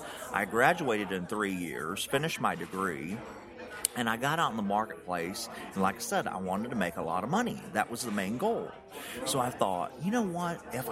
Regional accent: United States; accent: Tennessee-Georgia mixture; So I'm a pretty simple guy. As you can tell by my accent, I'm country.

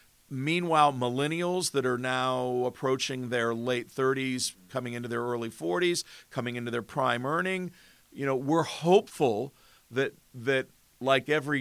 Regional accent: Rust Belt, United States; as a 59-year-old dude, born and raised in the Rust Belt, corn-fed white boy, as I like to call myself

